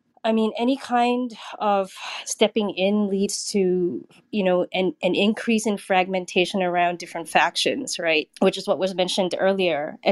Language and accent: English; Singapore; now in San Francisco, United States; Yes, I'm Singaporean. I live in San Francisco.